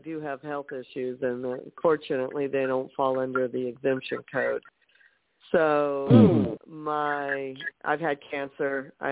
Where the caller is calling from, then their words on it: California, United States; I'm calling from California, and I am a nurse, and we have some big decisions out here in California.